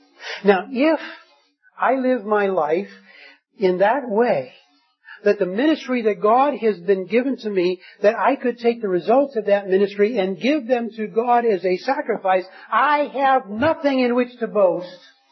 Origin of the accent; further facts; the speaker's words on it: Michigan, United States; I guess I come from, that's the first thing that comes to my mind, but I come from Michigan, right?